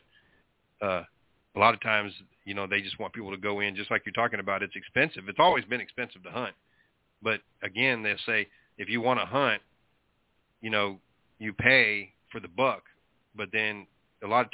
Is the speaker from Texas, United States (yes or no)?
yes; Temple, Texas, United States; he lived at one point in the Central Texas area where I grew up in Temple, Texas